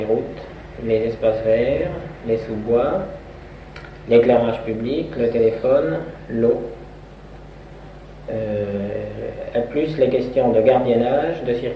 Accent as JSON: {"language": "French", "town": "Orléans", "region": "Centre-Val de Loire", "country": "France", "tie": "born or raised there", "said": "je suis né à Orléans, c'est pour faire raconter ma vie, en 1941, et j'ai fait mes études au lycée Potier, jusqu'en classe préparatoire des grandes écoles"}